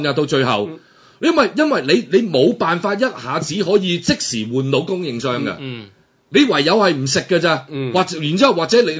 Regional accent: Dongguan, Guangdong, China; 喂，我哋東莞人嘅自豪嚟噶

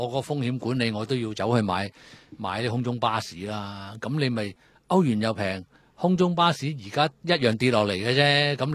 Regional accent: China; 但我哋即係我哋中國人睇呢啲戲個感受

